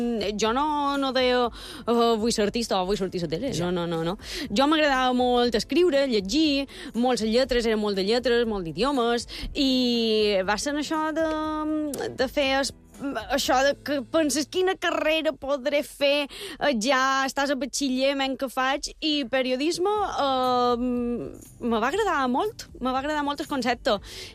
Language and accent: Catalan; Sant Ferriol, Balearic Islands, Spain; Jo soc de Sant Ferriol, tota la vida he viscut a Sant Ferriol.